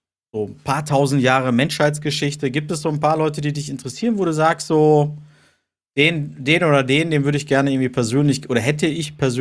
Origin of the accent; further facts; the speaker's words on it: Turkey; German is a second language; ich bin Türke